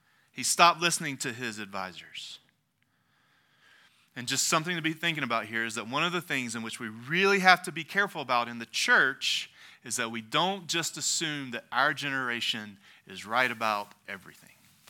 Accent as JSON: {"language": "English", "country": "United States", "said": "because I'm American"}